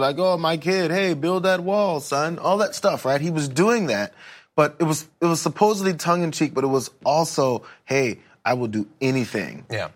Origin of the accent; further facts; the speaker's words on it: St. Louis, Missouri, United States; I grew up in St. Louis, Missouri, and there was a flood, 93.